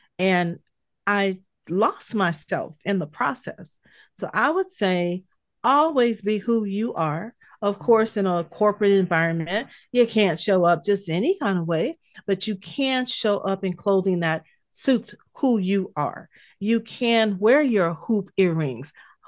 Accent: California, United States; I'm from California, not used to those kind of things, but I love it.

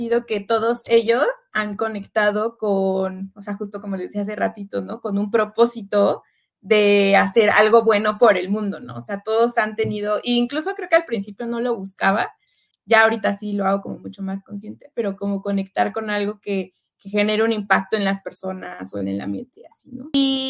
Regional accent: Mexico; yo soy como mucho chile, mole y pozole

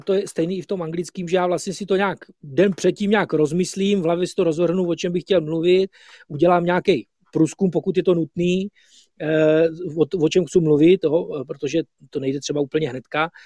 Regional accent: Olomouc, Olomouc Region, Czechia; accent: Olomouc dialect; my tady máme ještě takový lokální dialekt, takový olomoucký nářečí, takže ono je to, je tady takový relikt, protože Olomouc je od n

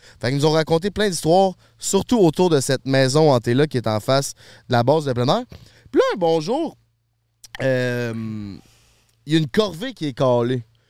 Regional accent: Charny, Quebec, Canada; Je m'en vais là-bas, puis moi, je viens de Charny, fait que tu sais, j'ai des petits skills pour rentrer par infraction.

